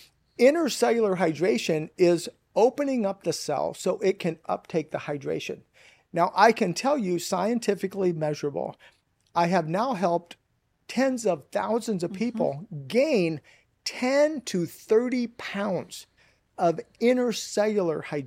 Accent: Midwest, United States; now in California, United States; I live in California, I should say, but I'm from the Midwest

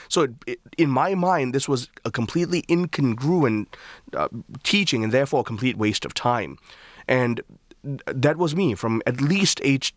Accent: Kuala Lumpur, Malaysia; growing up in Kuala Lumpur is like growing up in New York. And it's a developed area of the world. And very urban, very fast-paced.

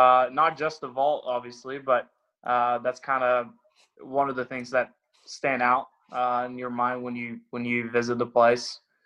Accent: Norway; I'm from Norway, so it's a little cooler.

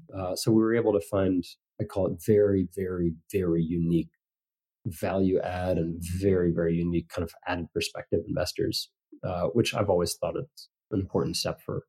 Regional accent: California, United States; I mean, I had always grown up in the shadow of the Google buildings, you know, growing up in the Bay Area.

